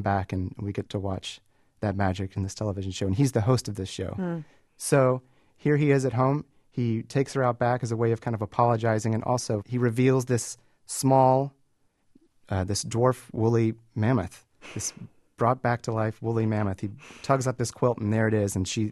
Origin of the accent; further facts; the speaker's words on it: the South, United States; accent: Southern; I would say the stories maybe are a lot like my accent now. There's this slight Southern accent to the stories that's kind of inevitable.